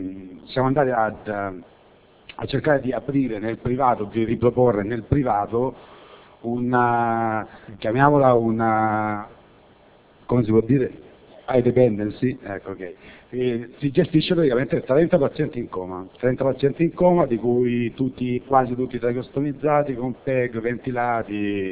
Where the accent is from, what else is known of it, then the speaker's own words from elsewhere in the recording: Florence, Tuscany, Italy; vengo da Firenze.